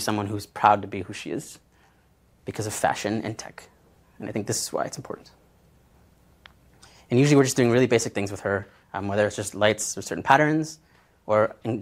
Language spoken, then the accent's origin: English; Calgary, Alberta, Canada; that's actually in Lake Louise, because I'm from Calgary, so.